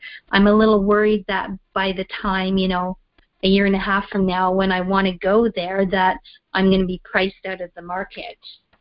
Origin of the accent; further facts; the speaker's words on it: Canada; being a Canadian and with the currency in Panama based on the U.S. dollar.